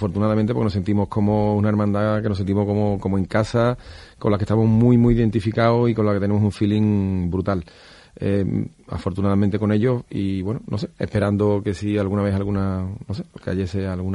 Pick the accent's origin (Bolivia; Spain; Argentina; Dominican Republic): Spain; Pilas, Andalusia; el domingo hacemos doblete en Pilas, en mi pueblo, en la fiesta de Resurrección